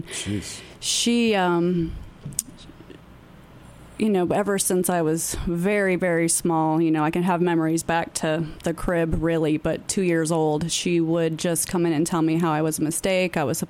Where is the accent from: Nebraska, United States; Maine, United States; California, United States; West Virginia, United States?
Nebraska, United States; Omaha; moved away; I'm from Omaha, Nebraska.